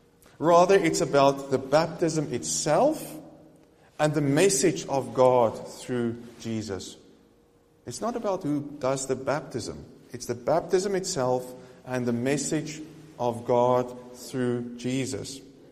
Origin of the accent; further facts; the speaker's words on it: South Africa; As I come from South Africa, I am different being in this context.